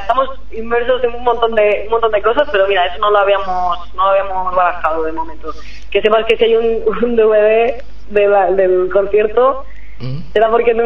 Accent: Águilas, Region of Murcia, Spain; now in Madrid, Spain; acababa de llegar a Madrid, yo soy de, bueno, tú lo sabes, pero a lo mejor mucha gente no lo sabrá, yo soy de un pueblecito de Murcia, se llama Águila. Siempre lo llevo por delante, ¿no?, como bandera a mi tierra.

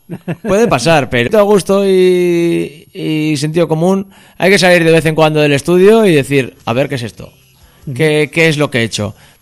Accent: Zaratamo, Basque Country, Spain; en la plaza de mi pueblo, en Zarátamo

